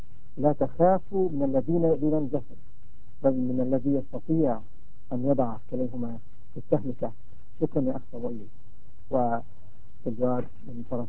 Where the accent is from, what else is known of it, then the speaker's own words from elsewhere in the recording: Cairo, Cairo Governorate, Egypt; born there; من مواليد القاهرة، يهودي الديانة أو عبراني أو من بني إسرائيل.